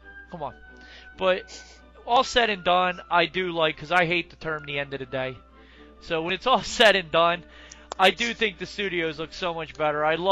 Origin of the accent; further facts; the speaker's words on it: New Jersey, United States; I love the attitude I have because I'm from New Jersey. you know, you wear that like a badge of honor.